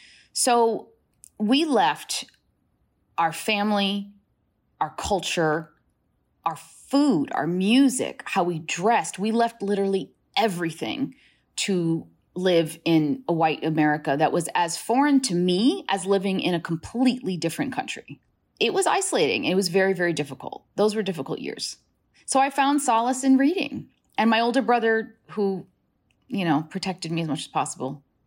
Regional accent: United States; So of course I'm American.

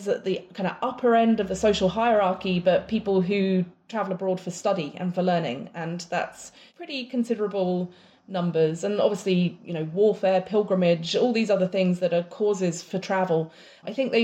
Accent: England, United Kingdom; also born or lived in Ireland; and that I'd grown up in different countries, and that perhaps somehow my own status as an Irish immigrant in England growing up, maybe that affected what I chose to look

